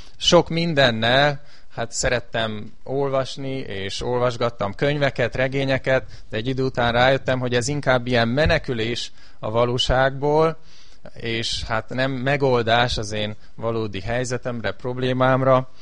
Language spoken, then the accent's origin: Hungarian; Covasna, Romania; Hát én a Székelyföldről származom, ott nőttem fel, Kovászna városban, és emlékszem